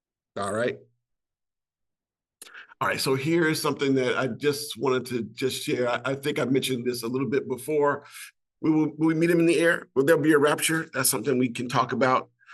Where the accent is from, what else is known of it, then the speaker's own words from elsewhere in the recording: Chicago, Illinois, United States; So, like I said, I grew up in Chicago. Every block is an eighth of a mile. Everything is set up this way. It's a grid.